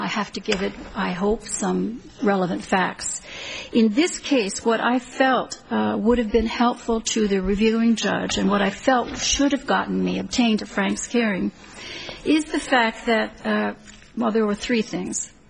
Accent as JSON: {"language": "English", "town": "Honolulu", "region": "Hawaii", "country": "United States", "said": "I'm from Honolulu, Hawaii."}